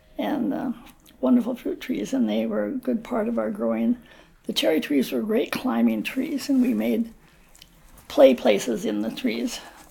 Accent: Seattle, Washington, United States; also born or lived in Walla Walla, United States; Yeah, I was born in Seattle, Washington, on November 5th, 1930. I was the fourth girl in the family so far. And born in Seattle, and that's where I grew up until I was in high school.

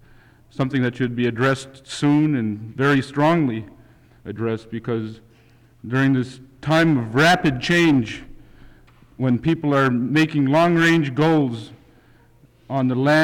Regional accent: Hughes, Alaska, United States; and I'm from Hughes.

